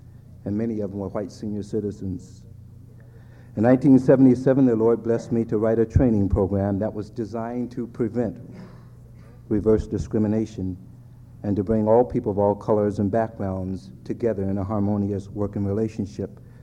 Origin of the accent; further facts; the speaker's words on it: Seattle, Washington, United States; I was born and raised here in Seattle.